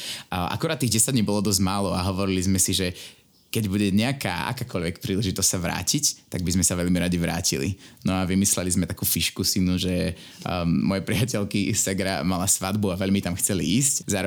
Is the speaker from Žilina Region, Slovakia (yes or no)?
yes; Žilina Region, Slovakia; A je to vlastne taký môj hometown, to je miesto, kde som vy